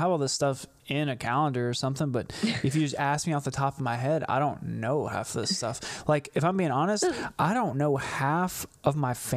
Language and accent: English; Shreveport, Louisiana, United States; So I'm from the Shreveport-Bossier City area of Louisiana, which is northwest Louisiana. We're about 3 hours east of Dallas, Texas.